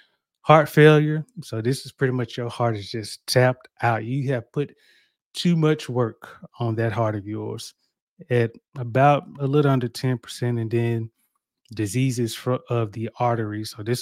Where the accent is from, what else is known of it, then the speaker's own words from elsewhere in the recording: the South, United States; I grew up in the South.